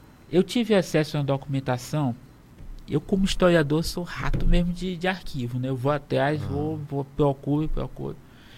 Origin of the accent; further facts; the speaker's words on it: Itapecuru Mirim, Maranhão, Brazil; eu sou de Itapecuru Mirim, que é a cidade perto de São Luís, onde as tropas ficaram concentradas para tomar São Luís.